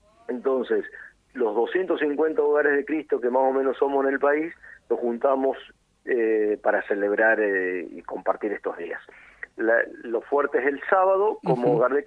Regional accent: Argentina

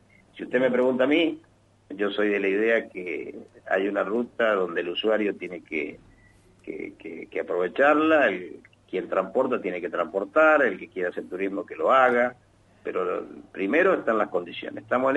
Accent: Mendoza, Argentina; Vamos a tener el problema nosotros como mendocinos

